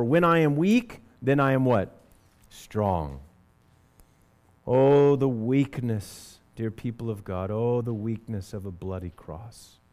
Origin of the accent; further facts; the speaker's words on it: United States; I am uncomfortable with Paul's glorification of weakness when I am thinking, as an American, as a red-blooded male, as a citizen with rights